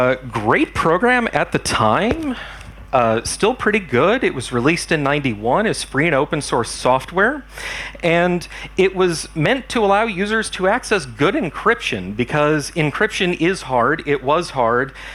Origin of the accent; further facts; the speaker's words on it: Dallas, Texas, United States; I'm from Dallas.